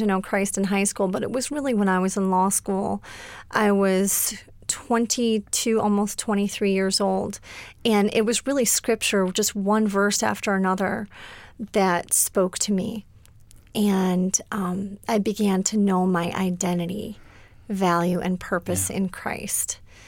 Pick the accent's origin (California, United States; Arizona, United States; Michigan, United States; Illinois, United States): Michigan, United States; I'm from Michigan. My story is that I was adopted and raised in a secular Jewish home